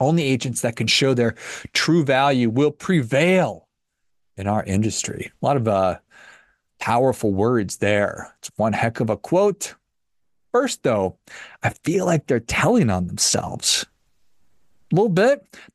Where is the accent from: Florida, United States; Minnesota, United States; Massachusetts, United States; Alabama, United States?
Minnesota, United States; Duluth; a short skip and jump from my hometown of Duluth, Minnesota.